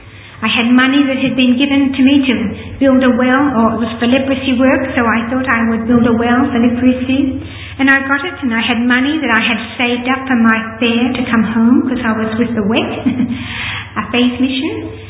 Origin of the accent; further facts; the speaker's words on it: Australia; She'd been through the London Blitz, but I was from Australia. I didn't know what war was.